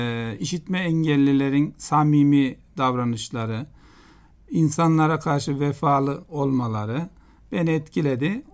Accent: Kayseri, Turkey; Ben aslen Kayserliyim. 1964 doğumluyum.

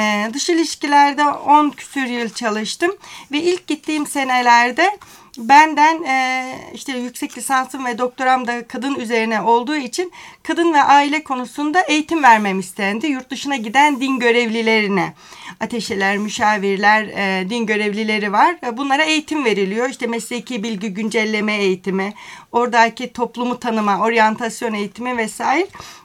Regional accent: Adana, Turkey; Memleket olarak Adanalıyım ama bir Ofluyla evliyim.

